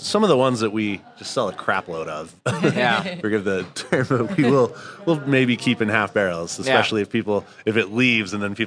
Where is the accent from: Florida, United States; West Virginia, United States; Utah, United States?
Utah, United States; I grew up not eating seafood. I'm from Utah. That was not my thing growing up.